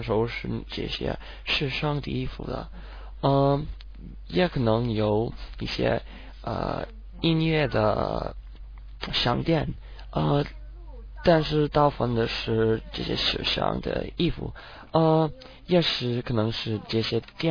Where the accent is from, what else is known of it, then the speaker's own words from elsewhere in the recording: United States; Chinese is a second language; 如果他们觉得我们美国人觉得我们的地位最高的